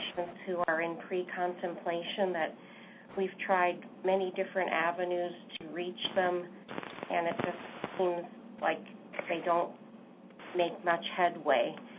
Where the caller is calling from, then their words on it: Arizona, United States; I'm calling from Arizona.